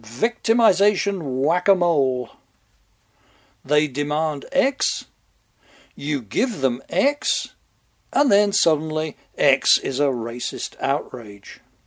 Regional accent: England, United Kingdom; In my hometown in England, we used to get the circus once a year.

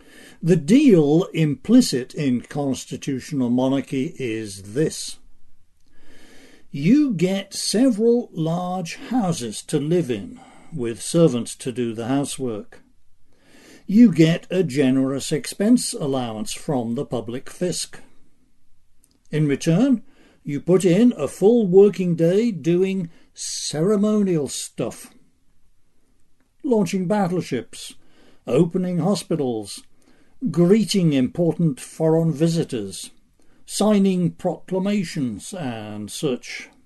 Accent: United Kingdom; now in United States; As an American, I am happy to be living in a republic. I grew up in that monarchy over there, though

